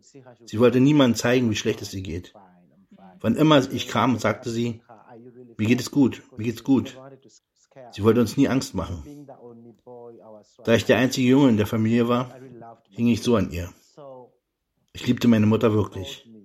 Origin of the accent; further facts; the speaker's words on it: Kampala, Central Region, Uganda; born there; German is a second language; also born or lived in Mukono, Uganda; Ich wurde 1984 in Kampala geboren, der Hauptstadt von Uganda. Ich bin in einen Ort namens Mukono umgezogen, der 17 Kilometer vom Stadtzentrum entfernt ist.